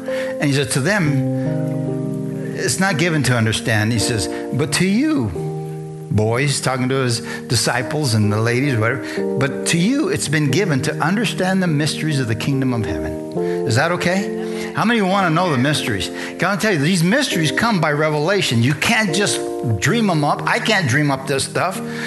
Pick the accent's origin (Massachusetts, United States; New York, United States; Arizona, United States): Arizona, United States; Bisbee; I'm a nobody. Who am I? I'm nobody. I'm this Mexican from Bisbee, huh? Bisbee's not even a big town.